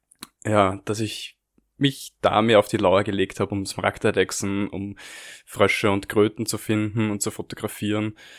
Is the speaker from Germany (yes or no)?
no; Lower Austria, Austria; Ich komme aus der Nähe von Wien, genauer gesagt 50 Kilometer südlich von Wien. Ich habe Zoologie an der Uni Wien studiert